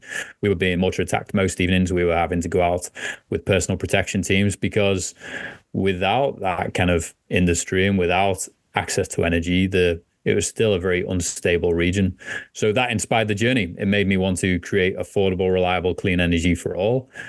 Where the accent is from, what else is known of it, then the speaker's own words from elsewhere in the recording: Liverpool, North West England, United Kingdom; You can tell from my accent, originally from Liverpool, England.